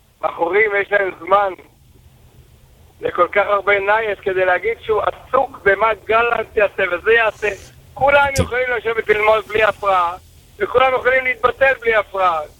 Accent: Central District, Israel

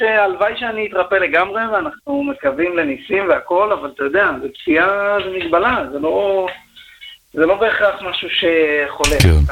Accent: Jerusalem, Jerusalem District, Israel; now in Petah Tikva, Israel; היום אני גר בפתח תקווה, אני עברתי מירושלים לצורך שיקום במרכז.

